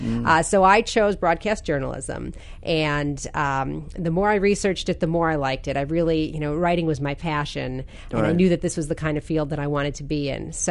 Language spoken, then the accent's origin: English; Wisconsin, United States; I'm from Wisconsin, right outside of Milwaukee, Wisconsin.